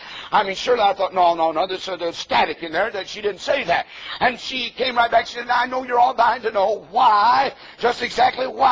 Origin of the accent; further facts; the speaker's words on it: United States; I love my country. I thank God that I'm an American.